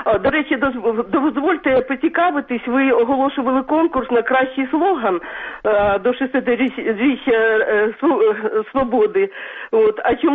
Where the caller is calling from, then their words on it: Kyiv, Ukraine; я з Києва.